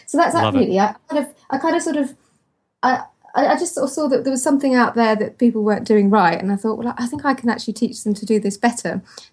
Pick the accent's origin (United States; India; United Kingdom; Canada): United Kingdom; And also, being British, I also at this point need to mention the weather as well and just tell you how cold it is here, because it really is cold here.